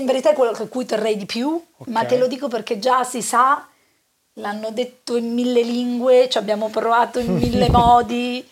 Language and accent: Italian; Milan, Lombardy, Italy; Dico: ma io non so parlare napoletano. Io sono milanese.